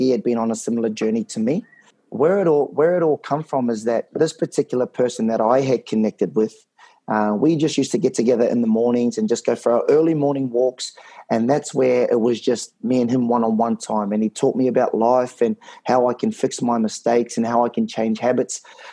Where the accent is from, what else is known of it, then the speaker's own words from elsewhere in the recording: New Zealand; back in New Zealand, my home country